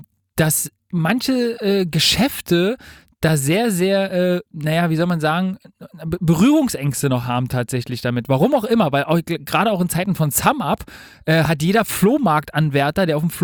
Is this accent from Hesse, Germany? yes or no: no; Berlin, Germany; ich als Urberliner